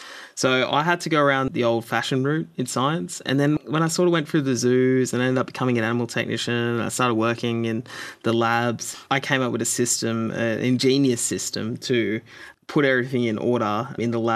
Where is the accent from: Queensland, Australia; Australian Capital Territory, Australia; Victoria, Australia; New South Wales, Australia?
New South Wales, Australia; Dapto; assumed I was dumb because I was Koori and I came from Dapto.